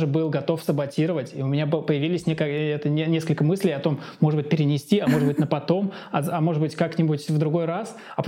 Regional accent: Saint Petersburg, Russia; Я родом из Санкт-Петербурга, мне 38 лет.

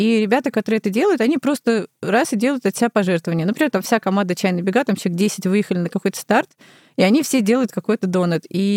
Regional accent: Moscow, Russia; born there; also born or lived in Saint Petersburg; Не, наоборот, я родилась в Москве.

